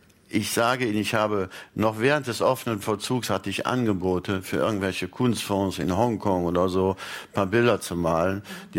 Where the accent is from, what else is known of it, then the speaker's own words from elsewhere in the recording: Germany; Weil ich bin praktisch am Waldrand aufgewachsen, in einem winzigen Dorf im Teutoburger Wald.